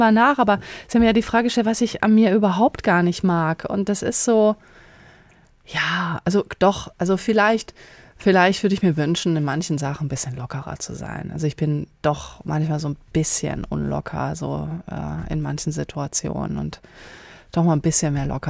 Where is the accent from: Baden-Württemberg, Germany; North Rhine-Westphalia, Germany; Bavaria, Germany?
North Rhine-Westphalia, Germany; born there; ich tue es auch so, ich bin gebürtige Ostwestfälin